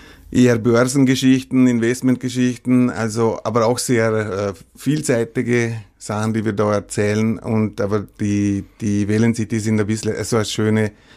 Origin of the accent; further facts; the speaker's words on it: Lustenau, Vorarlberg, Austria; now in Vienna, Austria; Ich bin gebürtiger Lustenauer, also aus Vorarlberg, und jetzt aber dieses Jahr 30 Jahre in Wien, ja, man glaubt es kaum. Also eigentlich länger in Wien als im Ländle